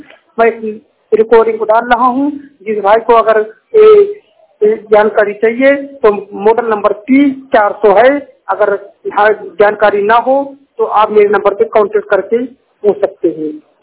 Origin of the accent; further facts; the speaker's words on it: Uttar Pradesh, India; मैं यूपी जिला रायबरेली का रहने वाला हूँ।